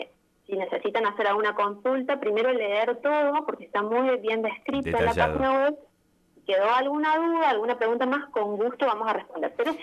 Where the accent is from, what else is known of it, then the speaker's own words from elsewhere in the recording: Córdoba, Argentina; also born or lived in Trelew; now in San Rafael, Argentina; Yo soy un poco nómade, Yo soy oriunda de Córdoba.